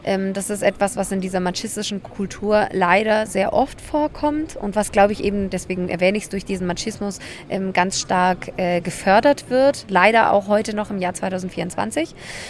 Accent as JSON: {"language": "German", "country": "Germany", "said": "weil ich das, glaube ich, auch in meiner Pflicht sehe, so als Deutsche, um rauszugehen und zu sagen, pass auf, wir haben da eine richtig dumme Vergangenheit"}